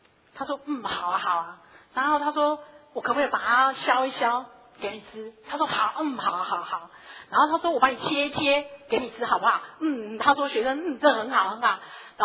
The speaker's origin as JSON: {"language": "Chinese", "country": "Taiwan", "said": "我是一个台湾人，我应该是有民主意识，"}